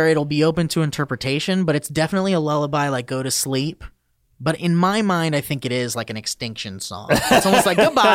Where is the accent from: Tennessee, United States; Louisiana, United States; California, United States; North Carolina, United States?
California, United States; Oxnard; I was born and raised in Oxnard.